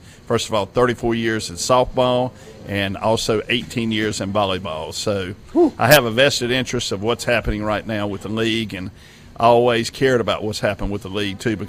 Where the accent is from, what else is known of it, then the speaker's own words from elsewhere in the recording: Rock Hill, South Carolina, United States; I'm from Rock Hill.